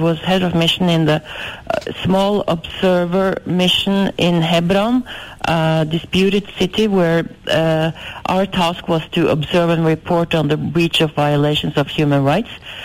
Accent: Northern Norway, Norway; English is a second language; I'm from Norway, all the way north of in Norway.

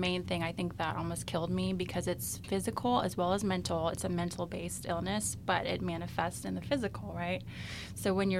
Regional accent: Southern United States, United States; And I grew up in the South, where you don't really talk about that kind of stuff

